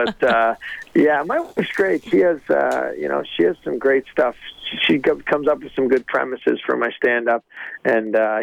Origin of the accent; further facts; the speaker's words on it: Toronto, Ontario, Canada; I'm a Leaf fan. I'm from Toronto